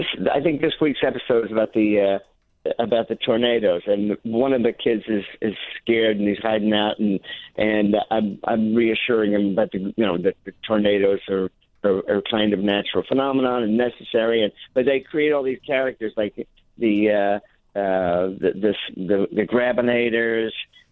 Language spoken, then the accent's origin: English; Australia; I grew up in Australia.